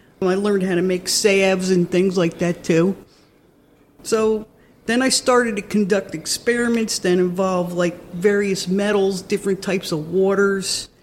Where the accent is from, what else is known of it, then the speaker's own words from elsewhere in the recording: Red Hook, New York, United States; Let's see. I grew up in Red Hook. My dad had a farm stand selling honey, eggs, and vegetables and canned goods.